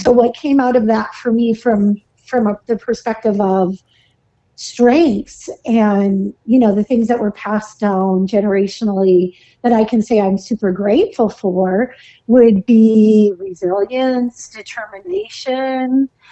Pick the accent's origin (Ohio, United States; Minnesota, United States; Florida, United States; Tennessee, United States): Minnesota, United States; Duluth; I'm from the Duluth area.